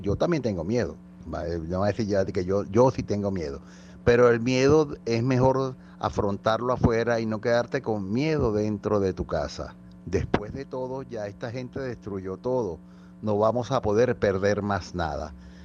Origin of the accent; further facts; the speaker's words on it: Venezuela; somos todos los venezolanos decentes